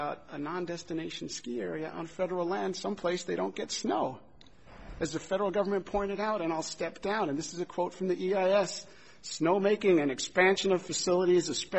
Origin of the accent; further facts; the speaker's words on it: Arizona, United States; Now, I'm from Arizona.